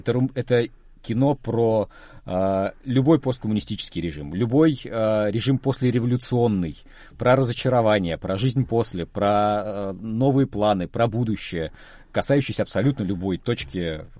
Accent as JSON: {"language": "Russian", "country": "Russia", "tie": "born or raised there", "said": "Потому что я человек из России, в России выросший, и большую часть своей жизни там провел"}